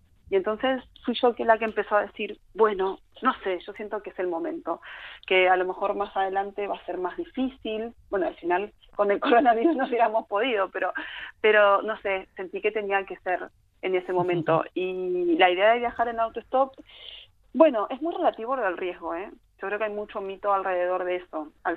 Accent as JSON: {"language": "Spanish", "country": "Argentina", "said": "yo vengo de Argentina, la situación económica nuestra nunca es favorable"}